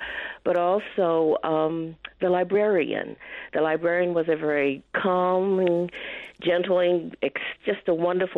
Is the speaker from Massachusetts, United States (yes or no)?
no; Washington, District of Columbia, United States; I grew up in Washington, D.C. I'm a native Washingtonian in Southwest Washington before what they now call urban removal.